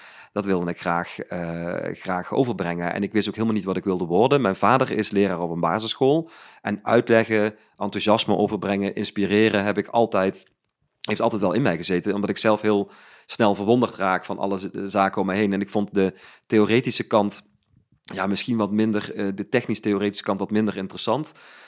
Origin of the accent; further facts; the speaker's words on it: Utrecht, Netherlands; also born or lived in Weert; Ik was van Utrecht. Ik ben vanuit Utrecht naar Weert gegaan. Daar ben ik weer teruggegaan. Ik hou heel erg van die stad